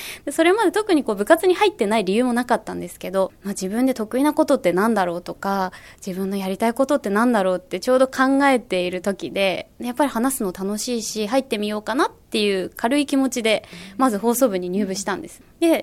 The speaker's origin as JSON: {"language": "Japanese", "town": "Hakodate", "region": "Hokkaido", "country": "Japan", "tie": "born or raised there", "lives_now": "Fujisawa, Japan", "said": "私地元が北海道の函館で、もともと海が大好きだったので、今こうして海が近くにある藤沢でお仕事できること、とても楽しく思っています。"}